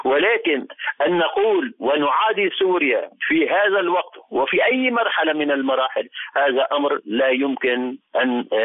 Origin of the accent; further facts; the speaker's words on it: Lebanon; هذا هو الاستقلال الوطني الذي نريده نحن كشعب لبناني